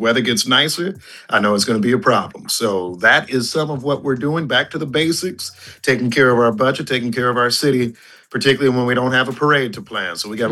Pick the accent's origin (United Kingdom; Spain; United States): United States; But I was ashamed and embarrassed as an American to see it.